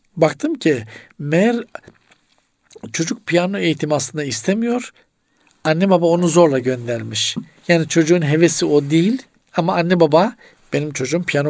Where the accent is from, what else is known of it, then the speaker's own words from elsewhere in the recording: Black Sea Region, Turkey; bizim Karadeniz'de darlanmak denir